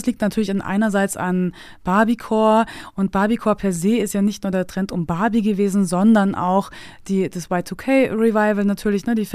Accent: Bavaria, Germany; also born or lived in Munich / Austria; Und dann bin ich auch noch vom Land, ne? Wir sind ja von München nach Österreich gezogen, von Österreich dann wieder nach tiefes Niederbayern.

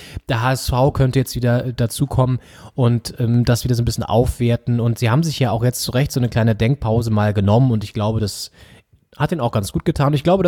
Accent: Northern Germany, Germany; was uns natürlich als Norddeutsche sehr freut.

